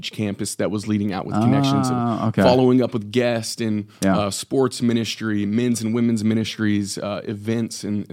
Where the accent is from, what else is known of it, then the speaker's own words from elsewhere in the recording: Fort Worth, Texas, United States; now in Michigan, United States; my wife and I grew up in Fort Worth, Texas. We've been here in Michigan now for just a little over 4 years.